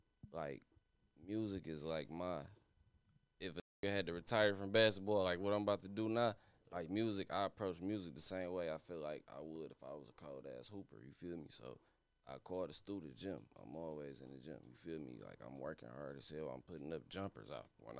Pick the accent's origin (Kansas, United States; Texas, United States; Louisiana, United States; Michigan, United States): Michigan, United States; I grew up on the East Side. I was born on 6 Mile in Dresden. My mama went to Osborne. My daddy from Linwood, but they migrated to the East Side.